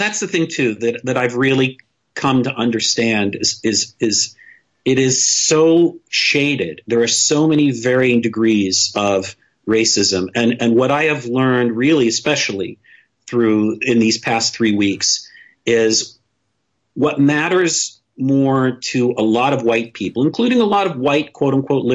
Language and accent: English; West Virginia, United States; I'm from West Virginia and also of a certain generation.